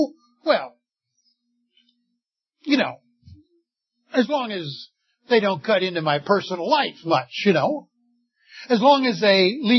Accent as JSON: {"language": "English", "country": "United States", "said": "I'm an American. We spend most of our money on taxes."}